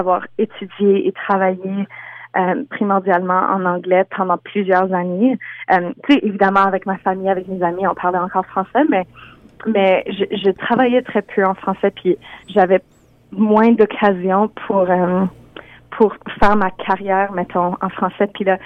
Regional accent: Manitoba, Canada; je suis franco-manitobaine, puis je suis basée à Winnipeg encore aujourd'hui, même si je voyage beaucoup grâce à la musique.

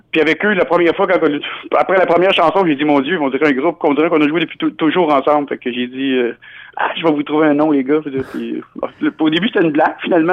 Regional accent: Quebec, Canada; Je viens de l'Abitibi, puis quand j'étais jeune, là, la radio qu'on avait, il n'y avait pas beaucoup de postes de radio, mais il y en avait un francophone. Je viens du Témiscamingue.

